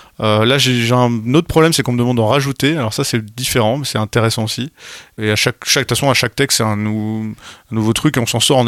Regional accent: Cholet, Pays de la Loire, France; j'ai grandi à Cholet, j'étais pas dans la pauvreté absolue

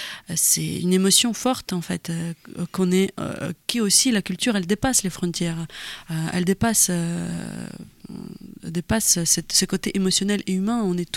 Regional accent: Ukraine; French is a second language; en tant qu'Ukrainien, on a vécu un moment d'union, de consolidation de nos forces

